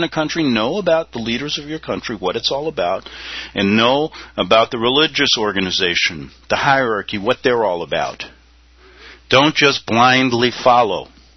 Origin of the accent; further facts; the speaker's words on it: Chicago, Illinois, United States; because I grew up in Chicago in during the Daley administration, things like that.